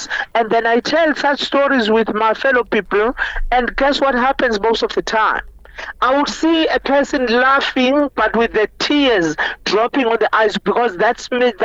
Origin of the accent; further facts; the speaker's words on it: Eastern Cape, South Africa; now in Johannesburg, South Africa; I'm coming from the Eastern Cape, the poorest province.